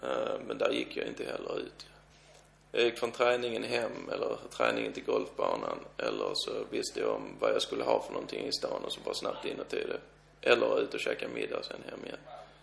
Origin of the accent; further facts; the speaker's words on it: Helsingborg, Skåne, Sweden; jag är uppväxt i Helsingborg